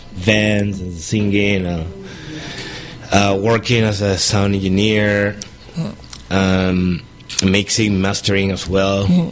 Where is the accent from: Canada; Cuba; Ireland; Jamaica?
Cuba; now in Bay Area, United States; I'm originally from Cuba, and living here in the Bay Area for around 13 years. And I grew in Cuba, like 100% Cuban puppy.